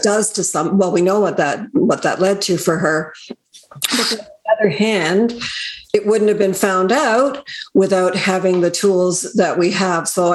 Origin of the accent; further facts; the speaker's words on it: Nova Scotia, Canada; I'm from Nova Scotia.